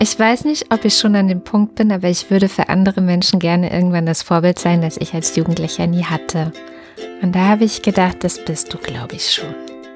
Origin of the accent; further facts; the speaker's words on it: East Germany, Germany; ich bin jetzt in der DDR groß geworden.